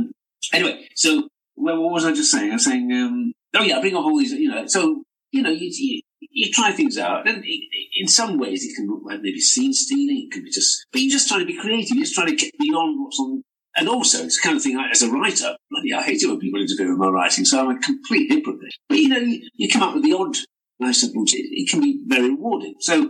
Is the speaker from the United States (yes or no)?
no; England, United Kingdom; accent: northern; that I play it with my natural northern accent.